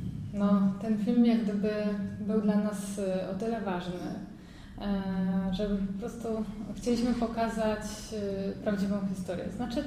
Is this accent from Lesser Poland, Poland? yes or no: yes; Oświęcim, Lesser Poland, Poland; Ja akurat pochodzę ze Święcimia